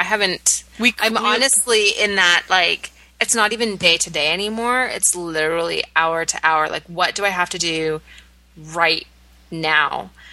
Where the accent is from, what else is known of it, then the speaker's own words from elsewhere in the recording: Canada; accent: Canadian; I don't know if I will have been there enough for my accent to come back full force, but I'll do my best.